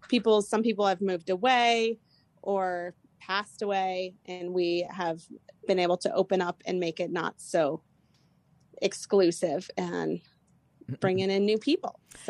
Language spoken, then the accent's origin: English; Carbondale, United States; But the fair has been a huge part of our life growing up in Carbondale.